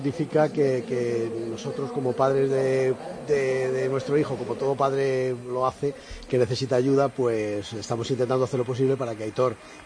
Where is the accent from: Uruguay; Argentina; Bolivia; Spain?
Spain; Getafe, Community of Madrid; es que nos conozcan en Getafe, porque somos de Getafe, pues es normal